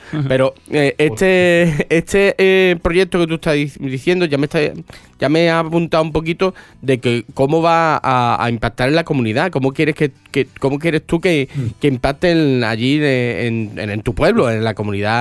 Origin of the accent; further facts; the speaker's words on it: Cádiz, Andalusia, Spain; Yo que soy de Cádiz, pero esto de ser de pueblo, eso de ser cateto